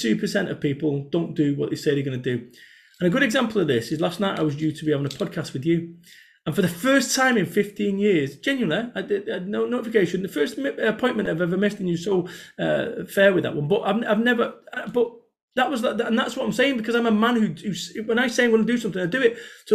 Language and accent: English; Salford, North West England, United Kingdom; I'm from Salford, Manchester.